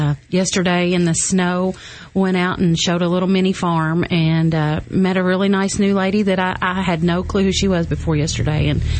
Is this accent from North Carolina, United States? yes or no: no; Litchfield, Kentucky, United States; So basically, I grew up here. … so I grew up in Litchfield.